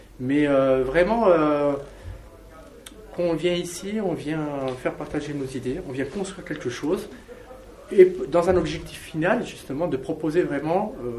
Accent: Algiers, Algiers Province, Algeria; born there; moi je suis né à Alger

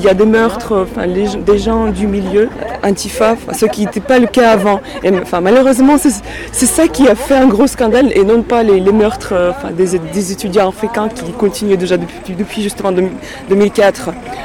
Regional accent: Russia; now in Paris, France; je suis de la Russie, je suis étudiante à Paris depuis 4 ans.

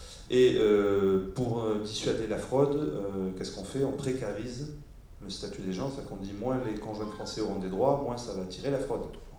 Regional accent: Montpellier, Occitanie, France; moi je viens de Montpellier, vous allez dans les petits bleds, Narbonne, Béziers, etc., autour

